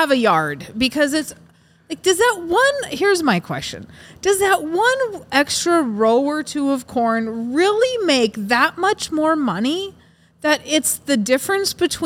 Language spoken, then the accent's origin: English; North Dakota, United States; So I am obviously from North Dakota. I was raised on a farm ranch operation.